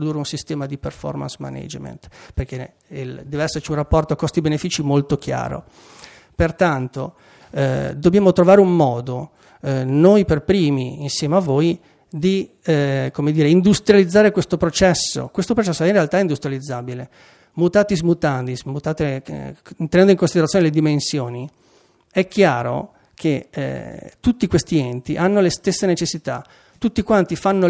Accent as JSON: {"language": "Italian", "town": "Genoa", "region": "Liguria", "country": "Italy", "said": "sono anch'io genovese"}